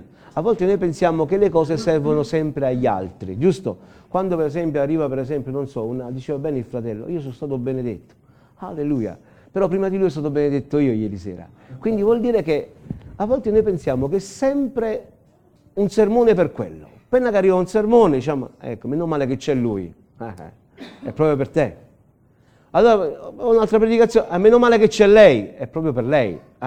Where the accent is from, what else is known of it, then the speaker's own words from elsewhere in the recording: Naples, Campania, Italy; born there; sono nato a Napoli